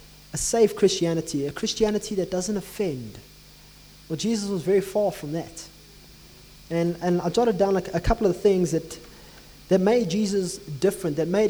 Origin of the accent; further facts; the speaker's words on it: South Africa; it's almost as bad as South African apartheid, where we had legislated segregation.